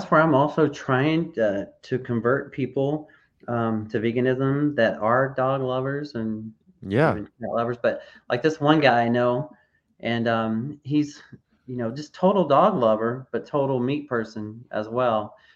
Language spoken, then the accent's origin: English; United States; because you know I'm an American, obviously, and I'm very patriotic. I love our country